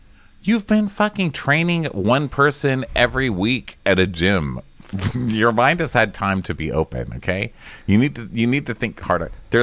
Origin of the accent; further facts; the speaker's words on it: New York, United States; We are both from New York and we both think that's weird.